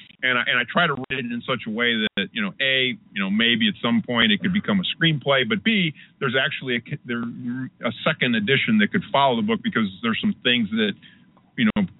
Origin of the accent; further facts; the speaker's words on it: Panama; I visited my home country of Panama this past summer.